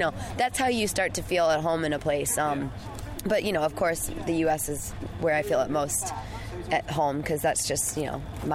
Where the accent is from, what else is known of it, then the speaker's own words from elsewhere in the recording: Illinois, United States; I'm from Illinois. Illinois feels like home, but I don't know that I could live there.